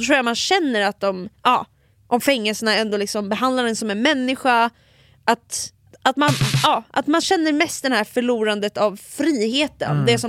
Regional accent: Finland; Alltså det här undrar jag också som en finsk person.

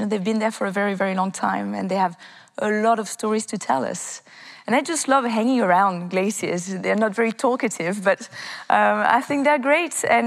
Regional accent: Annecy, Auvergne-Rhône-Alpes, France; English is a second language; I just wanted to be in the mountains. I grew up in the French Alps in Annecy.

